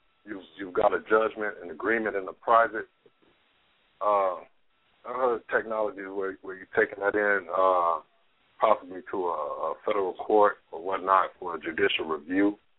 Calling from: Detroit, Michigan, United States; I'm calling from Detroit, Michigan.

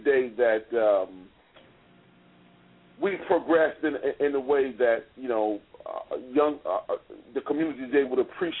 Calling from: Maryland, United States; Well, I'm calling from Maryland, outside of D.C.

